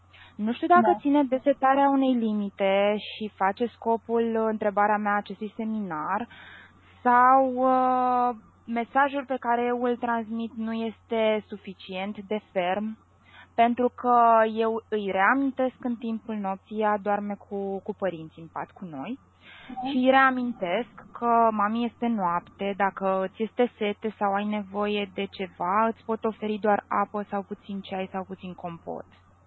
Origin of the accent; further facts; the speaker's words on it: Bucharest, Romania; sunt din București